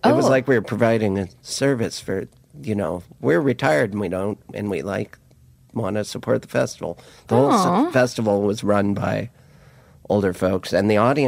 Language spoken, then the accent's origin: English; Montana, United States; accent: Montana; Is it my Montana accent?